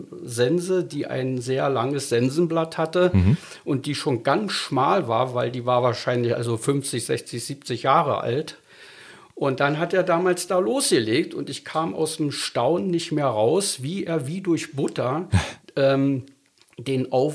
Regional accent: Berlin, Germany; now in Havelaue, Germany; Genau, aus Spandau aus.

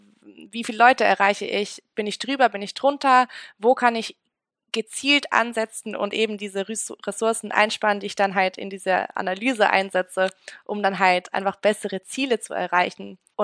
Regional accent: Zurich, Switzerland; accent: Swiss; now in Copenhagen, Denmark; Ja, ich kann auch meinen Schweizer Akzent bisschen, auspacken. Aber ich habe dennoch hart daran gearbeitet, den loszuwerden.

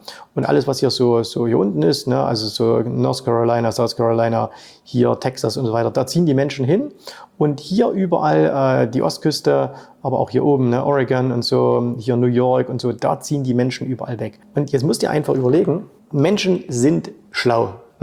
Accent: Saxony, Germany; die gibt es nicht nur in meinem Heimatbundesland Sachsen

